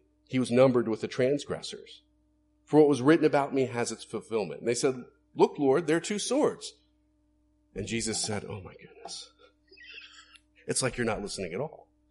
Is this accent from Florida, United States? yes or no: yes; Florida, United States; I grew up in Florida, so we did this frequently to the point where I don't like going to the beach anymore.